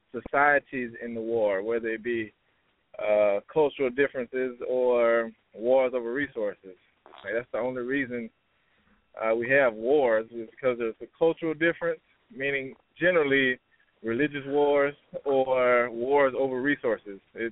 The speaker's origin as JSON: {"language": "English", "region": "Georgia", "country": "United States", "said": "from Georgia."}